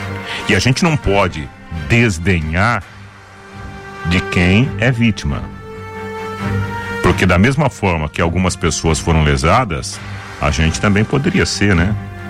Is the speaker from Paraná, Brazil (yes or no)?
yes; Jataizinho, Paraná, Brazil; Família nipônica, com a qual eu convivi, né? Boa parte da minha infância e juventude lá em Jataizinho.